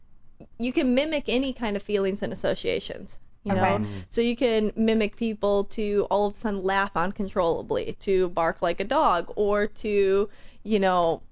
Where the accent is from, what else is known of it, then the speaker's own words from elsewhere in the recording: Wisconsin, United States; now in Los Angeles, United States; No, I'm originally from Wisconsin.